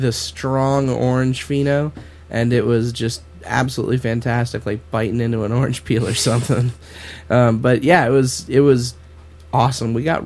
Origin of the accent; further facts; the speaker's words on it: Roseburg, Oregon, United States; we drove to my hometown in Roseburg, which is about 2 hours south of that where we were